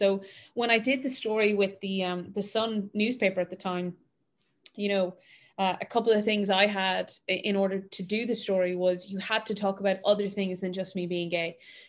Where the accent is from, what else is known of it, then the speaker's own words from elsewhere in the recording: Ireland; but I grew up in Ireland, you know, there was really big interest.